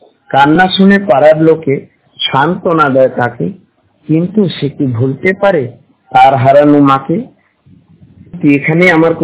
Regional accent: Siliguri, West Bengal, India; আমার বাড়ি শিলিগুড়িতে।

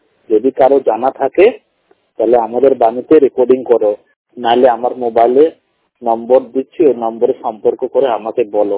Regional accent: Allahabad, Uttar Pradesh, India; আমার বাড়ি হলো এলাহাবাদ।

